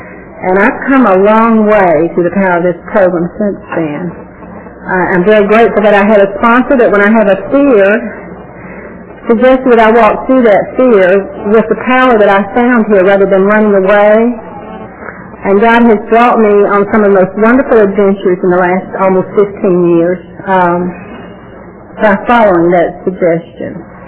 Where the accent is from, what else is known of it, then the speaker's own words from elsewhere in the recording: Georgia, United States; born there; I was born in Georgia some time ago. That's a good beginning. My father was a lumberman.